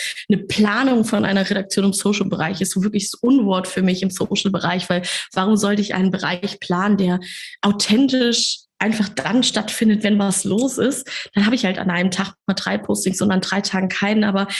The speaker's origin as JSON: {"language": "German", "town": "Kassel", "region": "Hesse", "country": "Germany", "lives_now": "Hamburg, Germany", "said": "in meiner kleinen Stadt, aus der ich komme, aus Kassel"}